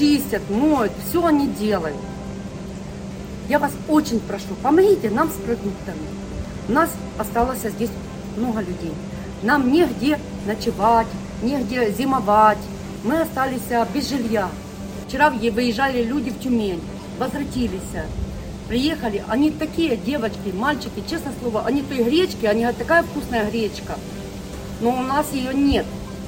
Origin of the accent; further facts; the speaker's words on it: Hola Prystan, Kherson Oblast, Ukraine; Я из Херсонской области, город Голая Пристань. Сейчас нахожусь в ПВР «Виктория». Беженка.